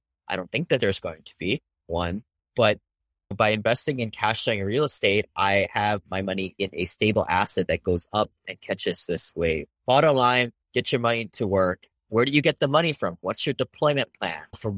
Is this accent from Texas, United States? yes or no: no; Hawaii, United States; I grew up in Hawaii, became an engineer, and then I didn't really like it.